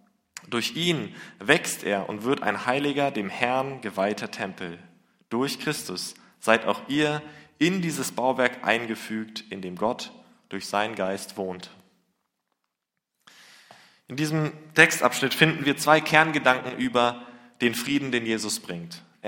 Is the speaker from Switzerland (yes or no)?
no; Lübeck, Schleswig-Holstein, Germany; Ich komme aus der Hansestadt Lübeck, da gibt es 5 Riesen, große, schöne Kirchen.